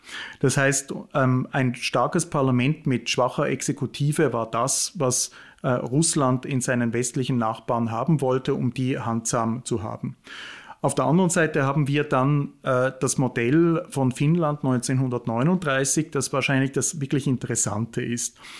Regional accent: Switzerland; Also ist so, ich komme ja aus der Schweiz und meine erste Fremdsprache war Französisch.

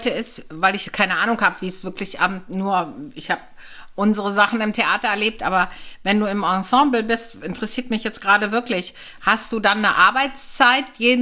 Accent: Berlin, Germany; Also komme ich keineswegs aus dem Bürgertum, wenn ich das jetzt mal so sagen darf. Zumindest als ich aufgewachsen bin. Meine Eltern sind nach Berlin gekommen, 61

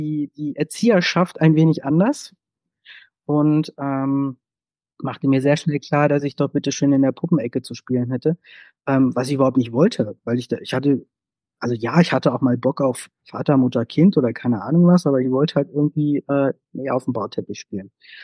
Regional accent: North Rhine-Westphalia, Germany; born there; Ich komme jetzt gebürtig aus dem Sauerland. Das ist durchaus sehr, sehr katholisch. Und ich bin auch in einem katholischen Kindergarten gewesen, Ende der 70er.

